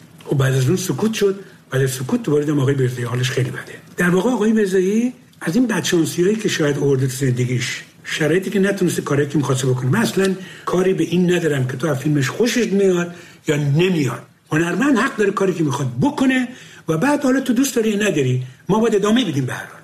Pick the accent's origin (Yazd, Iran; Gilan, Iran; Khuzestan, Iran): Khuzestan, Iran; Abadan; moved away; من بچه آبادانم، آبادان نزدیک تیارو میارو اینا بر بیرون بود